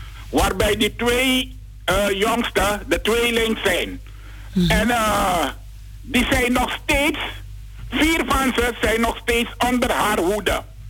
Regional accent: Suriname; een heel vreemde naam voor mij als Surinamer, nooit gehoord in Suriname

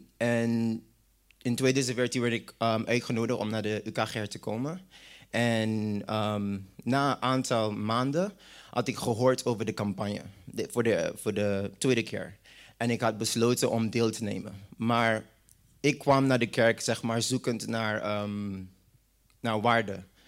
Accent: Sint Maarten; moved away as an adult; now in Netherlands; Yes, ik ben in 2014 hier naar Nederland gekomen vanuit Sint Maarten. Ik ben geboren en getogen op Sint Maarten.

